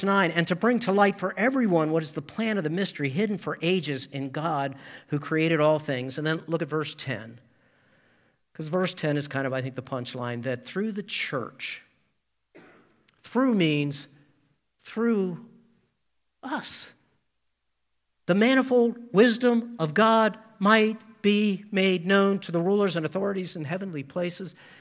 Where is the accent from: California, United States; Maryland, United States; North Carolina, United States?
Maryland, United States; Baltimore; now in Indianapolis, United States; I've told you before, I grew up in Baltimore, so I'm a true Colts fan.